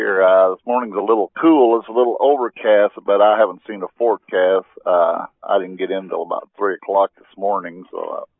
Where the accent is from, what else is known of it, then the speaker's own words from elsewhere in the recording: San Antonio, Texas, United States; also born or lived in Beeville; Well, with Willie, see, I grew up in San Antonio, actually, which is about 30 miles from Beeville.